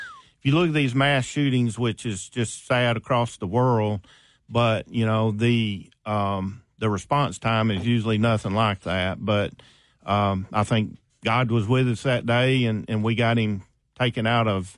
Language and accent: English; Arkansas, United States; Now, I come from Pulaski County, big area